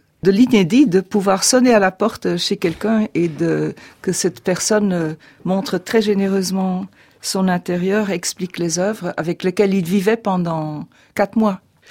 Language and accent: French; Belgium; moved away; je suis venue de Belgique en 72 et que j'ai étudié l'histoire de l'art en licence dans une école privée qui s'appelle l'ICAR, parce que je n'avais pas passé mon bac en Belgique